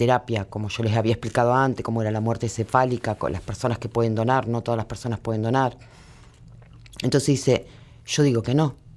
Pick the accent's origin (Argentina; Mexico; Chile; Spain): Argentina; Entre Ríos; now in Buenos Aires, Argentina; en un equipo que estamos armando hermoso acá en Capital Federal, donde nos estamos instalando también, porque nosotros venimos de Entre Ríos